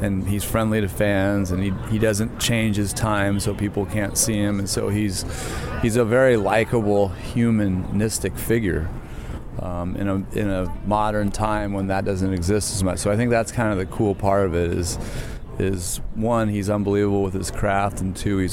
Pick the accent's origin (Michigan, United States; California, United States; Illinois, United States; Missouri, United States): California, United States; Long Beach; I grew up in Long Beach, south of LA a little bit.